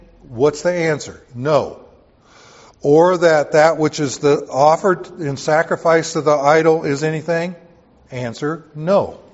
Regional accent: the South, United States; And I remember growing up in the South, you could not play with cards that had a queen and jack and queen, but you could play old maid or goldfish.

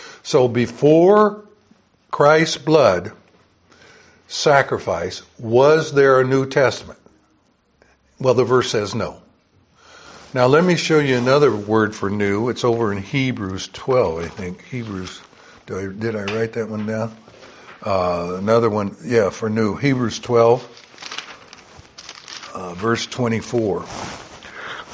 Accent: the South, United States; I grew up in the South

